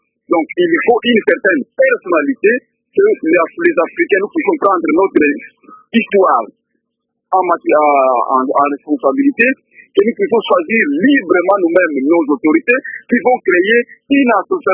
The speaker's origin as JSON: {"language": "French", "country": "DR Congo", "said": "Même chez nous en RDC"}